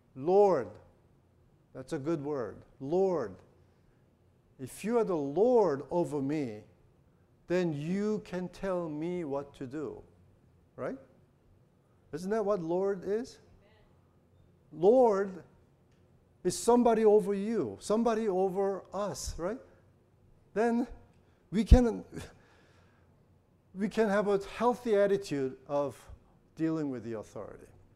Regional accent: United States; because our own minds, and being an American, and our culture, and we have, a lot of us have a problem with authority

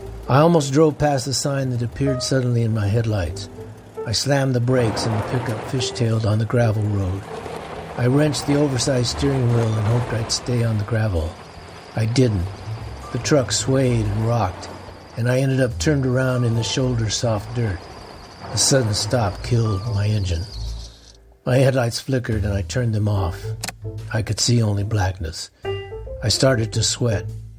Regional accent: Florence, Colorado, United States; when I reflect on growing up in Florence, sometimes it's very idyllic. You know, it's country, it's rural, it's quiet, it's natural. We grew up along the river.

